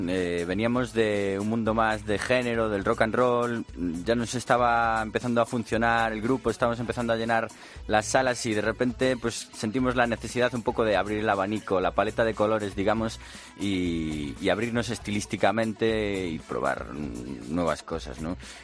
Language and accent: Spanish; Santiago de Compostela, Galicia, Spain; En casa, en Santiago, nosotros somos de Santiago de Compostela.